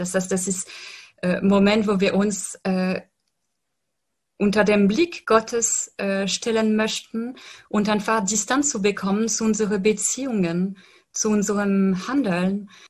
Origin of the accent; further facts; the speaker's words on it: France; German is a second language; ich stamme aus Frankreich